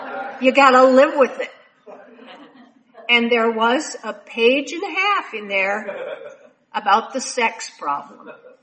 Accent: Minnesota, United States; I mean, after all, I grew up in Minnesota. We're pretty rigid up there, Scandinavians.

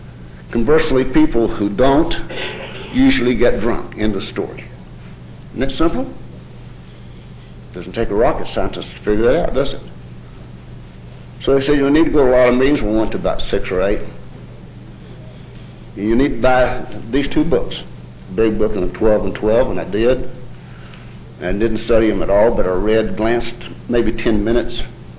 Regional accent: Oklahoma City, Oklahoma, United States; I was raised with Leroy on Capitol Hill in Oklahoma City.

